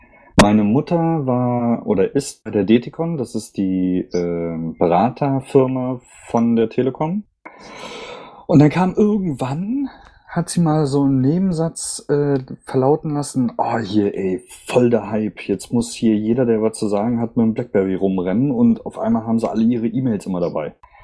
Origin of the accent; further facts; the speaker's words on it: North Rhine-Westphalia, Germany; born there; Bin Mitte 30, eigentlich gebürtiger Siegerländer. Also zwischen Köln und Bonn komme ich her. Seit 10 Jahren aber im hohen Norden. Man hört es leider auch.